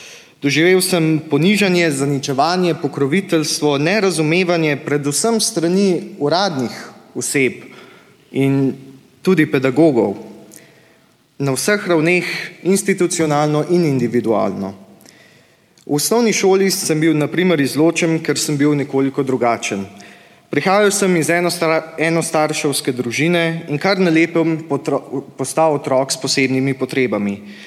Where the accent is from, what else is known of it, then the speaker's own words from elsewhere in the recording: Carinthia, Austria; now in Graz, Austria; in danes stojim pred vami kot Slovenec. Kot koroški Slovenec, kot štajerski Slovenec, kot avstrijski Slovenec in kot Evropejec.